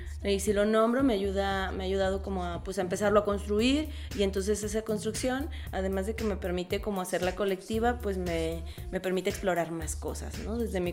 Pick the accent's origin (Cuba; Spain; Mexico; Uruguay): Mexico; San Luis Potosí; Soy bisexual y soy de San Luis Potosí.